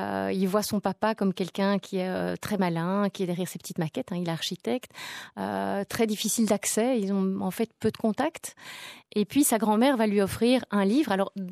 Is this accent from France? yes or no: no; Belgium; comme on dit chez nous en Belgique, chipoté